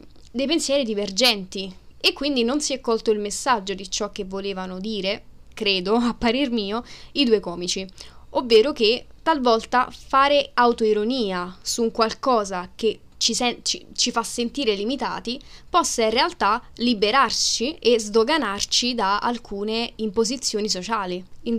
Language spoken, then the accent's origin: Italian; Naples, Campania, Italy; Io provengo da Napoli e per me è sempre stato un problema dire da dove venissi